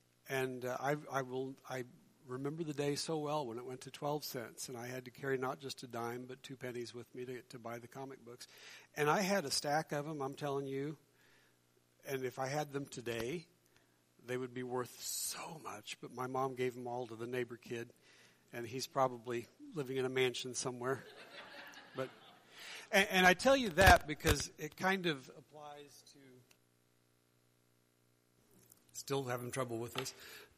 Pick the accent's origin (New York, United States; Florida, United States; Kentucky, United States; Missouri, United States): Missouri, United States; Gilman City; And even though I grew up in Gilman City, the town that I really spent more time in as a kid was Ridgeway with my grandparents.